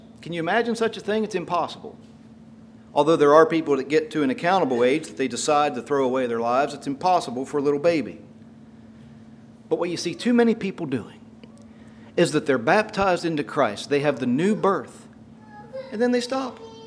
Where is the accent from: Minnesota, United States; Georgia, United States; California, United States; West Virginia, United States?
West Virginia, United States; Glendale; born there; I was born in Glendale, West Virginia.